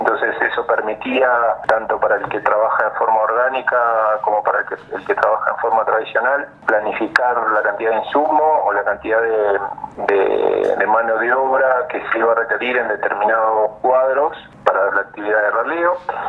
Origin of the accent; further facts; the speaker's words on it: Trevelin, Chubut, Argentina; nacido y criado en Taiman, Chubut, de padres y abuelos agricultores